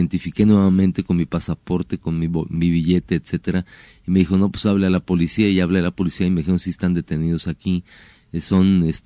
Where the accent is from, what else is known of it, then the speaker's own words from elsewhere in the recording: Mexico; muchos que somos mexicanos.